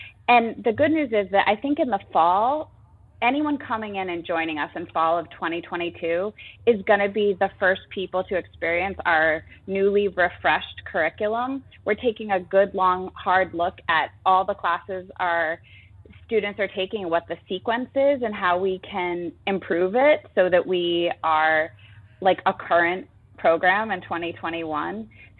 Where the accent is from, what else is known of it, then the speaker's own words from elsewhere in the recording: New England, United States; I'm born and raised in New England, so I'm not too worried about the snow.